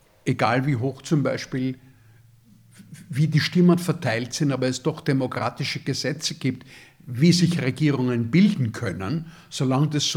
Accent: Austria; Wir als Österreicher, ja.

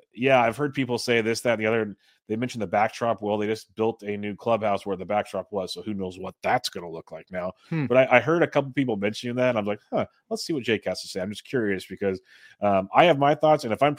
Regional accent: Woodland, California, United States; because I grew up in Woodland. I was in high school when that stadium was built.

